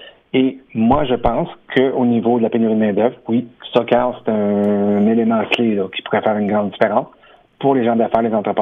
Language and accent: French; Baie-Comeau, Quebec, Canada; j'ai connu des plus belles années à sa Côte-Nord, j'ai grandi à Bécomo